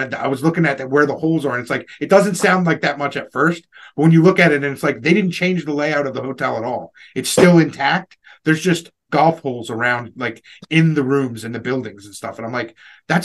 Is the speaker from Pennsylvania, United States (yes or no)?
yes; Philadelphia, Pennsylvania, United States; Like when I go to places and I say I'm from Philly, people instantly want to fight you